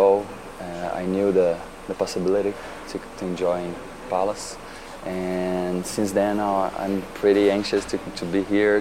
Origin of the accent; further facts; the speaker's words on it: Campinas, São Paulo, Brazil; I grew up in Sao Paulo, in a city close to Sao Paulo called Campinas.